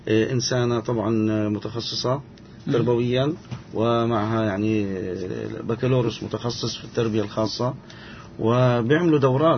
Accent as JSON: {"language": "Arabic", "country": "Palestine", "said": "حتى يعني يتمنى يكون عندنا في فلسطين إن شاء الله تعالى صالات مغلقة"}